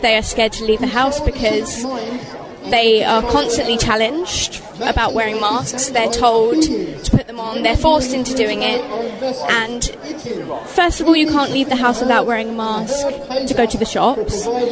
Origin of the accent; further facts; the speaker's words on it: United Kingdom; We are quite jolly people. We're British.